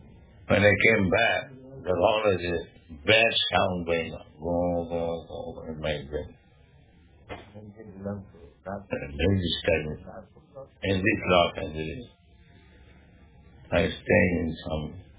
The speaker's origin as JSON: {"language": "English", "country": "India", "also_born_or_lived": "San Francisco", "moved": "yes", "lives_now": "Los Angeles, United States", "said": "After all, I came to San Francisco from India. Then I came to Los Angeles."}